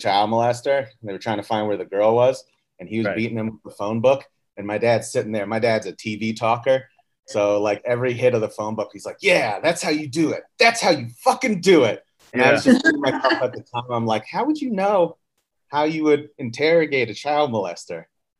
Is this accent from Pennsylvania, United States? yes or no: yes; Philadelphia, Pennsylvania, United States; also born or lived in Israel; from Israel to Philadelphia. Yeah.